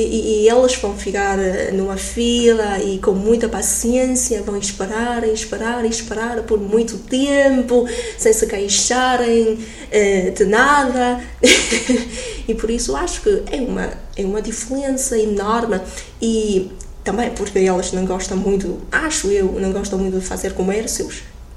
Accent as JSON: {"language": "Portuguese", "country": "China", "second_language": "Portuguese", "lives_now": "Portugal", "said": "porque eu sou chinesa"}